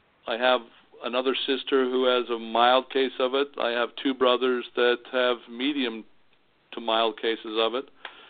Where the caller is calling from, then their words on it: Gilbert, Arizona, United States; Well, I'm out of Gilbert, Arizona, and we're the Arizona mm-hmm. chapter.